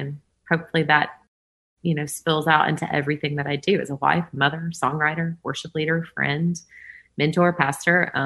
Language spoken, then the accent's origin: English; Hopkinsville, Kentucky, United States; now in Nashville, United States; My dad was in ministry when I was a young kid, but then we landed in another town called Hopkinsville, Kentucky for most of my childhood. Then I, through a series of events, moved to Louisiana for a little bit, went to LSU for a couple of semesters, and then landed in Nashville 20 years ago